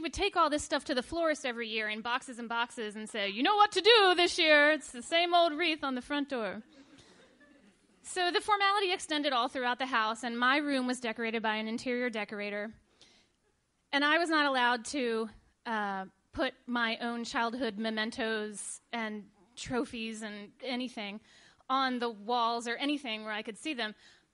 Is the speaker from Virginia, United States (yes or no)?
yes; Richmond, Virginia, United States; born or raised there